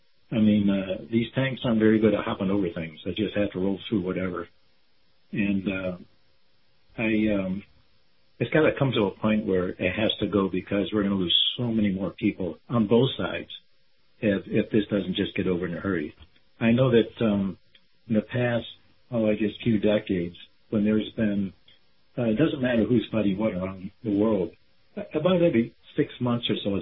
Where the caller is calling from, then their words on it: Clearwater, Florida, United States; in Clearwater.